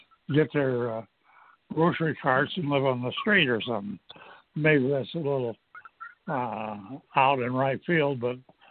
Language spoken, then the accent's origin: English; Detroit, Michigan, United States; I grew up in Detroit, Michigan at that period.